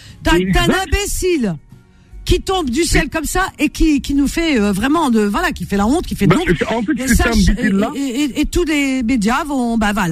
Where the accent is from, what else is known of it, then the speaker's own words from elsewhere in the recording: France; En France il y a des Français, toi, moi, on est Français